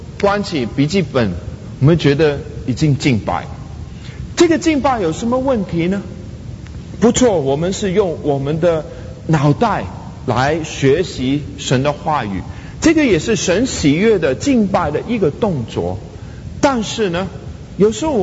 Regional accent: Hong Kong; 我小的时候是在香港一个教会长大

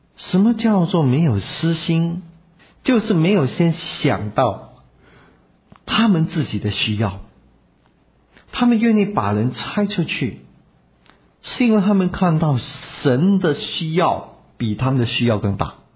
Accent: China; 虽然我是一个中国人，

